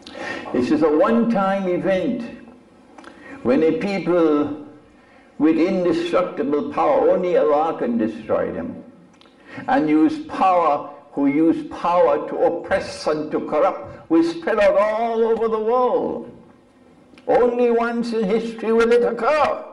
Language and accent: English; Trinidad & Tobago; now in United Kingdom; I'm from the Caribbean island of Trinidad.